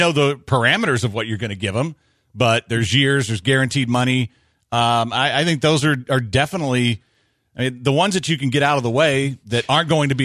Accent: United States; Because I'm an American and I'm about freedom.

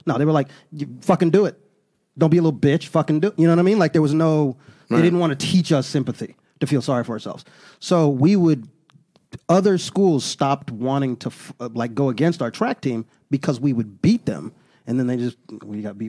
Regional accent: Florida, United States; moved away; Oh, mine too. Yeah. I took elocution lessons when I moved from Florida to Washington because people couldn't understand what the fuck I was saying.

